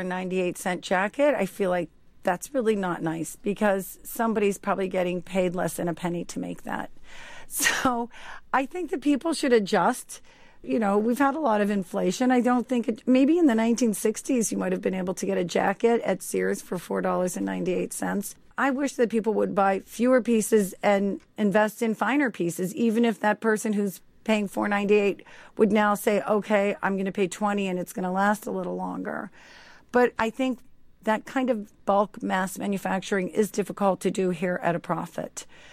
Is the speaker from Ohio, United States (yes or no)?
yes; Youngstown, Ohio, United States; Well, I grew up in Youngstown, Ohio, and my one grandfather was a bricklayer and the other one was a carpenter. So it was a town of immigrants that came over with a skill.